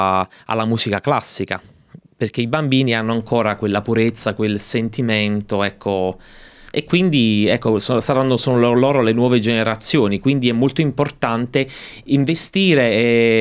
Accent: Naples, Campania, Italy; Mio padre è di origine calabrese e mia madre è napoletana. E io sono cresciuto a Napoli.

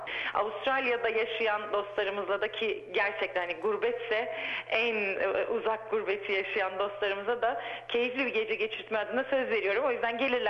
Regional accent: Istanbul, Turkey; Anne baba İstanbul doğumlu, hatta anneannem de İstanbul doğumlu ama kökenimiz Erzincan. Ben sorduklarında İstanbulluyum demeyi çok sindiremiyorum içime. Erzincanlıyım diyorum, evet Erzincanlıyım.

